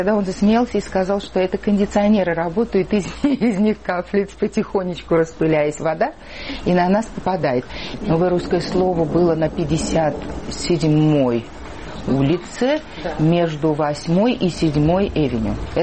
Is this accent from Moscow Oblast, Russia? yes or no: no; Saint Petersburg, Russia; moved away as an adult; Я родилась в Ленинграде, выросла в Ленинграде